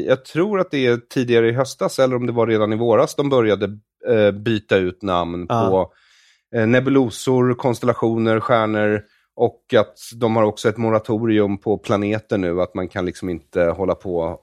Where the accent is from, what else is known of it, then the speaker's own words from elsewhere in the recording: Bergshamra, Stockholm County, Sweden; jag och de andra barnen på gården där jag växte upp i Bergshamra utanför Stockholm